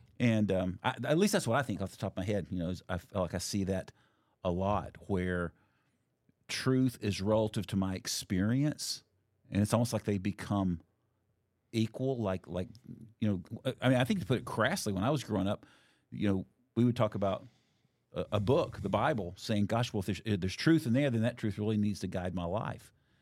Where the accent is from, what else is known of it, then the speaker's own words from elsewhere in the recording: Tennessee, United States; I'm from East Tennessee, so it's pretty close to trailer park.